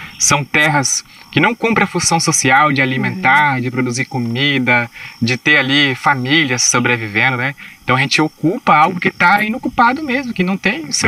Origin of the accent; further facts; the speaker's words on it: Foz do Iguaçu, Paraná, Brazil; born there; also born or lived in Paraguay; Eu nasci em Foz do Iguaçu, depois eu fui lá pro... com a minha família, pro Paraguai, né?